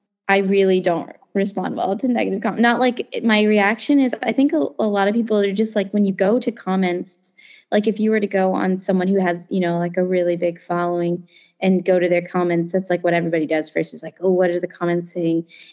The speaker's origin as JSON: {"language": "English", "country": "United States", "said": "I wouldn't say I'm like a royal fan because we're American. Like, I don't get it. Like, it doesn't make sense to me, the monarchy, and because we just didn't grow up, we're not from that culture."}